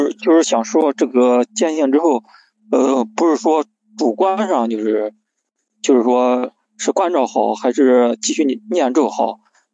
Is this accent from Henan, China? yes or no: yes; Shangqiu, Henan, China; 我上丘的。